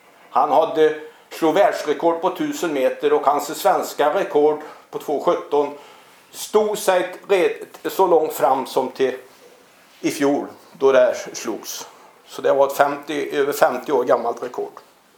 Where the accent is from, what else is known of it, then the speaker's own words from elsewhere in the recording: Falberg, Västra Götaland County, Sweden; Jag går tillbaka till 1951, då var jag 6 år gammal. Jag kommer ifrån Falberg, där ligger ju mellan Larv och Vedum.